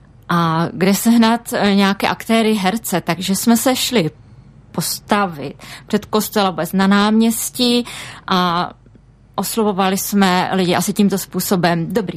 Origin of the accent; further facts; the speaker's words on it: Ostrava, Moravian-Silesian Region, Czechia; now in Žďár nad Sázavou, Czech Republic; Přišli jsme z Ostravy.